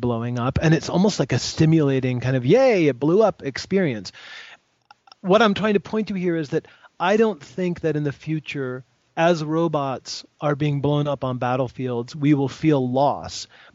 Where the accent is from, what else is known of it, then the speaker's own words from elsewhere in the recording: United States; Now, it might be because I'm an American, but I really enjoy the notion that everyone has access to arms.